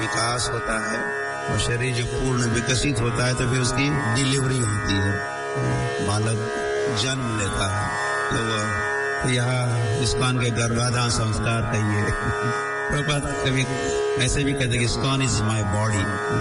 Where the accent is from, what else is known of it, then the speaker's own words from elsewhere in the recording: Maharashtra, India; born there; हमारे गांव आ गए, जिस गांव में मेरा जन्म हुआ महाराष्ट्र में